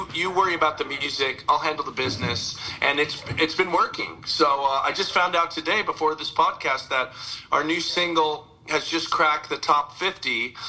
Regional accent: Santa Maria, California, United States; I put on shows in my hometown of Santa Maria, which is about an hour north of Santa Barbara.

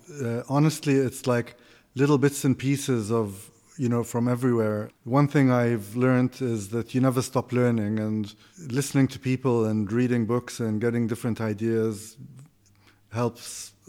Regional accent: Kuwait; moved away as an adult; also born or lived in Greece; I grew up in Kuwait. And then while I was at university, I went to university in Texas at Austin.

